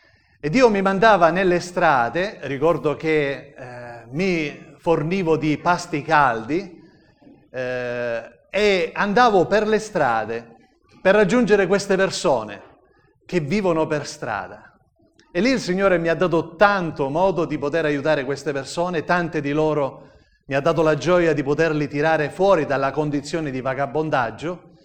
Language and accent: Italian; Messina, Sicily, Italy; io vengo da Messina